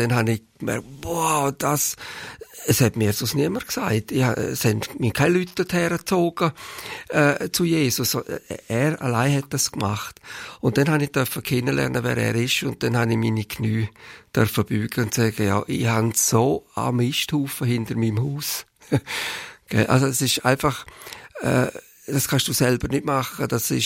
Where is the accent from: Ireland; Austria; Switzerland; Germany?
Switzerland; Graubünden; Vielleicht bin ich ein Bündner, ein bisschen langsam